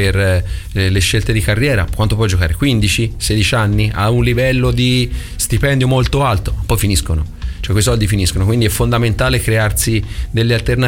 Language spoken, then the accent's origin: Italian; Tuscany, Italy; Io sono toscano, ho allenato Lombardia, ho allenato in Abruzzo.